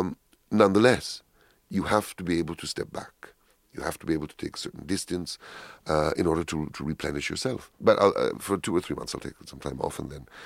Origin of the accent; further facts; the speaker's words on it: Toronto, Ontario, Canada; I was born and brought up in Toronto, Canada, but I'm of Greek Macedonian origin, and I know the Balkans very, very well